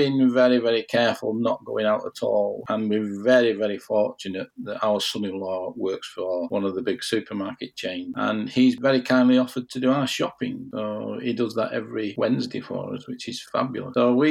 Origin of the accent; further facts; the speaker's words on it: Tameside, North West England, United Kingdom; I'm from Tameside.